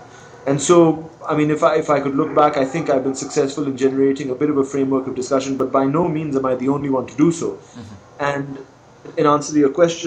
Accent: Pakistan; we were growing up in Pakistan

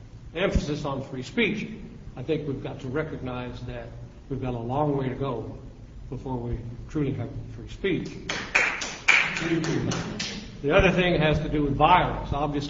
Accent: Arkansas, United States; also born or lived in Memphis, Tennessee; I come from Arkansas. I was born in Memphis, Tennessee, pretty close to where the Klan was supposedly organized.

